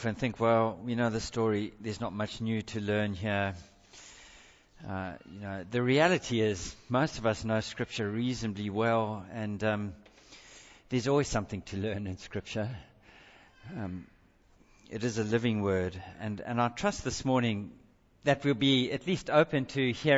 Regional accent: South Africa; And one of the problems in growing up in South Africa is sometimes when you look at a lion and it looks like a big pussycat

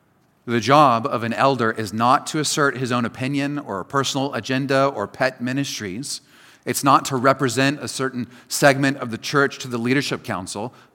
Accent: United States; For example, you may have noticed I am an American, and I enjoy and I am interested in American politics.

